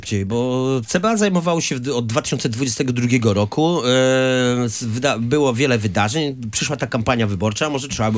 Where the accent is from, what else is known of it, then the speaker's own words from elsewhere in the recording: eastern Poland, Poland; Ja pochodzę z terenów Polski Wschodniej, mam tam bardzo dużo znajomych.